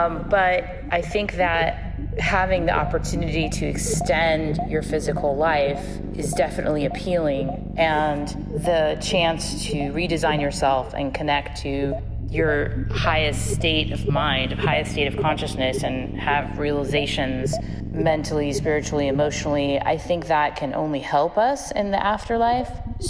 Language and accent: English; Los Angeles, California, United States; I am from Los Angeles, California